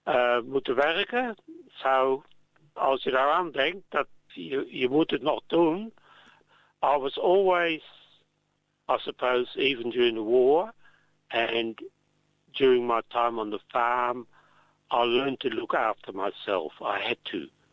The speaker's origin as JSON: {"language": "Dutch", "town": "The Hague", "region": "South Holland", "country": "Netherlands", "tie": "born there", "said": "Ja, ik ben geboren in Den Haag."}